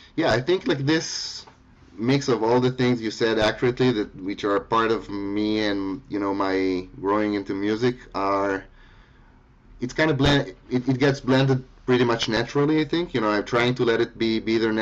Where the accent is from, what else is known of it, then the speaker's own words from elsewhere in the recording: Israel; growing up in Israel, which is, you know, really young country in one hand. I was like basically the first generation